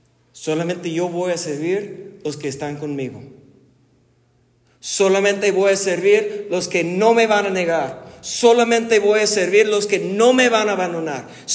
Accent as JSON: {"language": "Spanish", "country": "United States", "second_language": "Spanish", "said": "Soy gringo, obvio, ¿verdad?"}